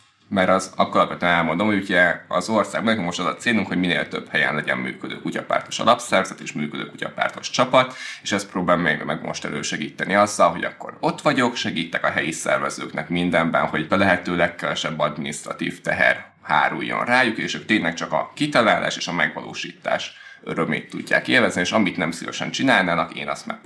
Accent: Ajka, Veszprém County, Hungary; now in Budapest, Hungary; 23 éves vagyok, Ajkán születtem, ott tanultam, most pedig egyetemen vagyok Budapesten

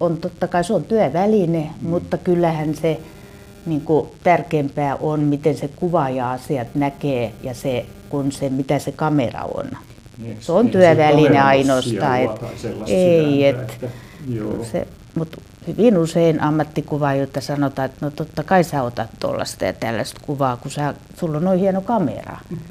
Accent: Turku, Southwest Finland, Finland; Mä oon turkulainen ammattivalokuvaaja, valokuvataiteilija, kirjoittaja ja valokuvauksen kouluttaja.

